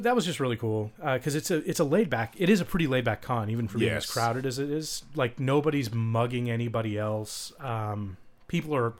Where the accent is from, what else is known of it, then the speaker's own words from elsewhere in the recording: Seattle, Washington, United States; born there; also born or lived in Idaho / Spokane; I was born in Seattle, but spent a lot of time in Idaho and Spokane and stuff like that.